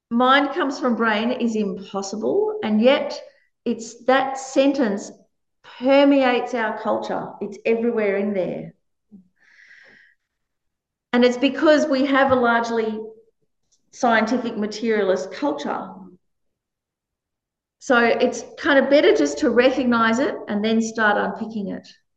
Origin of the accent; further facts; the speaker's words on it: Australia; even though I was brought up a Buddhist, but I was brought up in Australia.